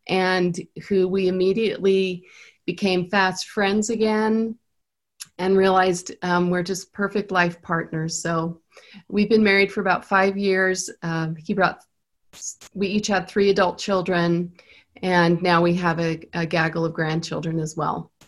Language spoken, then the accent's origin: English; Utah, United States; also born or lived in East Coast; So I was born in the East Coast, but raised primarily in school years here in Utah. And so I kind of think of myself as a Utah native.